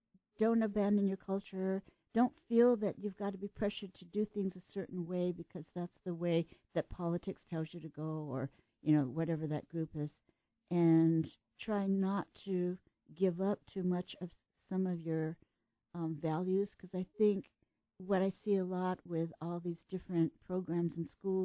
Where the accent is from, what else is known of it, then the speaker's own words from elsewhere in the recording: Tokyo, Japan; Probably growing up in Tokyo is considered a pretty safe place.